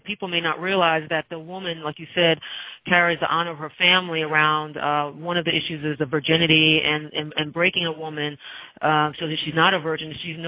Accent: United States; I'm American, and I think there's a great country, many wonderful things here.

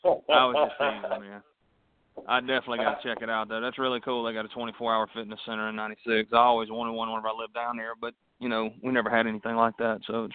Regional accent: Ninety Six, South Carolina, United States; I said, I'm from 96, South Carolina. They said, 96. I said, yeah, growing up, we had two red lights, a Hardee's, a Piggly Wiggly, and Friday Night Football.

